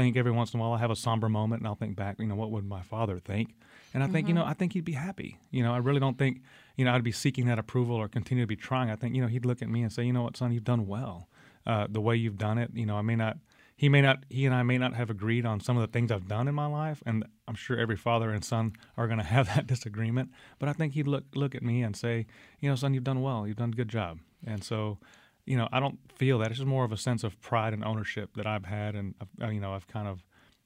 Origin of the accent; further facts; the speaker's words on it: Del Rio, Texas, United States; also born or lived in San Antonio; Well, I was born and raised in Del Rio, Texas, which is out in West Texas, mm-hmm. or the Southern Desert, I guess, for those that don't know Texas geography